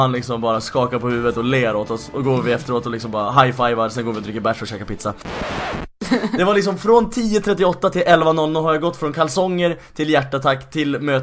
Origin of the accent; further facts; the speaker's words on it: Skellefteå, Västerbotten County, Sweden; för det ligger ganska nära Skellefteå där jag kommer ifrån